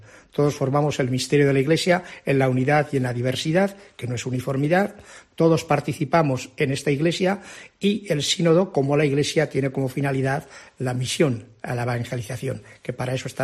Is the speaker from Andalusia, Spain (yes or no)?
no; Soria, Castile and León, Spain; el Duero, que nace en mi tierra, en Soria, en el Urbión.